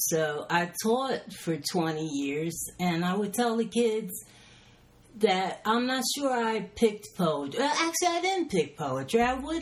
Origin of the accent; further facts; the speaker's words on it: Philadelphia, Pennsylvania, United States; Yeah, I was born in Philadelphia. Went to school there, went to college.